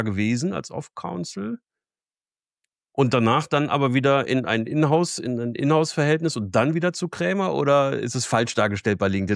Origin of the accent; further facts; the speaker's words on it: Pulheim, North Rhine-Westphalia, Germany; weil ich bin in Pulheim aufgewachsen.